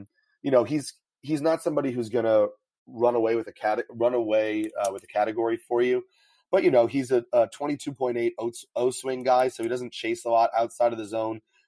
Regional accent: New York, United States; I'm from New York, so the Yankees are on all the time.

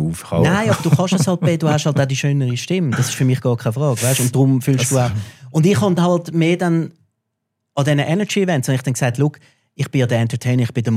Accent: Switzerland; Und deswegen sind wir Schweizer auch so brillant.

